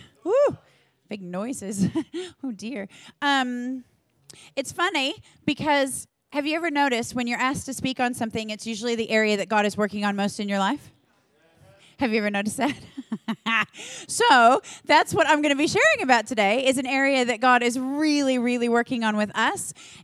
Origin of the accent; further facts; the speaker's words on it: United States; You know, I'm American. I'm sure you've noticed. I don't know if you've heard it. Can you hear it? Can you hear the accent? Just a little. But I am Italian American.